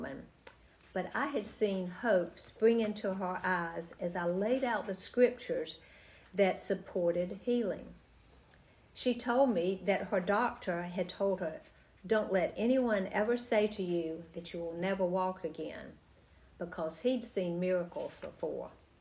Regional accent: Georgia, United States; I grew up in South Georgia, where cotton fields dotted the landscape.

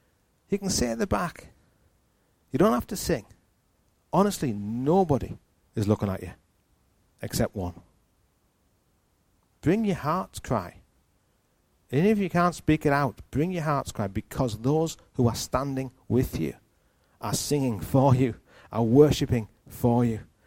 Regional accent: Hartlepool, North East England, United Kingdom; now in Liverpool, United Kingdom; I'm from Hartlepool in the northeast of England. Beautiful, sunny Teesside. And I've lived in Liverpool for almost 12 years. And I love Liverpool. It's home for me.

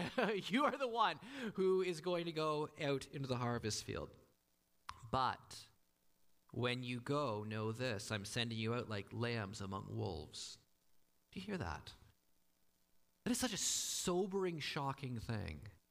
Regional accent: Canada; because I'm a Canadian and I've been trained that the question, how are you doing, is the equivalent of saying hi

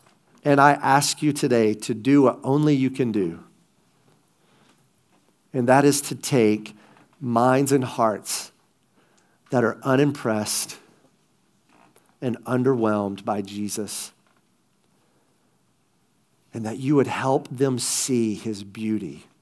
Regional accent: the South, United States; But growing up in the South, here's the kind of fishing you do. Bass, crappie, catfish, and bream.

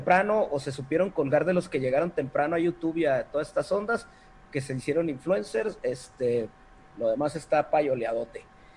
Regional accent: Chihuahua, Mexico; te voy a decir el otro agravante, somos de Chihuahua.

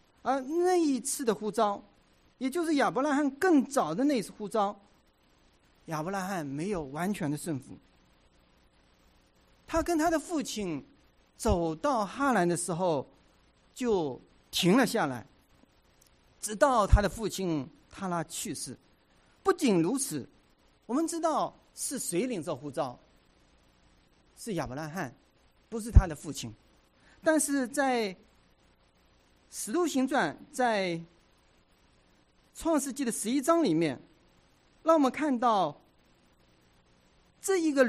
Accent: Hangzhou, Zhejiang, China; moved away as an adult; also born or lived in Wenzhou; now in United States; 我的家乡是来自中国的这个浙江杭州。那我后来呢，为了读大学的缘故呢，就离开杭州去了温州。我在温州呢待了7年

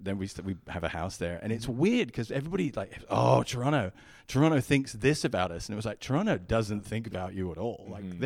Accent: England, United Kingdom; I'm from England

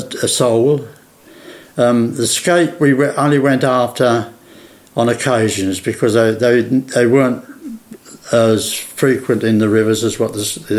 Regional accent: Maldon, East of England, United Kingdom; born there; I was born in Malden at 18 The Hythe was the address. It's just opposite the Queen's Head, down North Street.

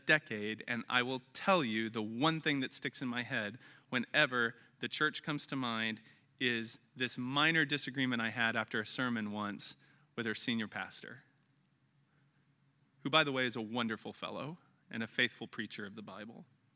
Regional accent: Kansas City, Missouri, United States; For those of you who know me, you know that Kansas City is my hometown.

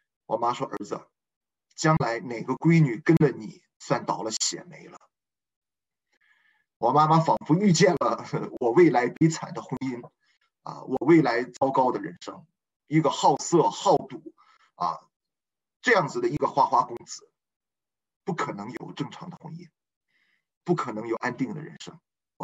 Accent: Yantai, Shandong, China; 我不是青岛人，我是烟台人，我山东烟台人。

